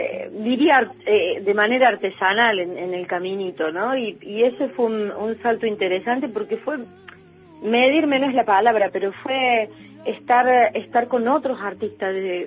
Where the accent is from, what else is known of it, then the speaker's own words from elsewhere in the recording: Cruz del Eje, Córdoba, Argentina; de nuestro pueblo, de Cruz del Eje. Yo soy de Cruz del Eje